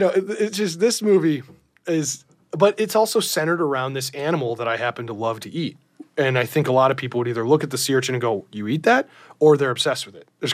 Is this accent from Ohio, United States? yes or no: yes; Ohio, United States; Well, yeah, I'm from Ohio, and I can't remember ever seeing sea urchin anywhere.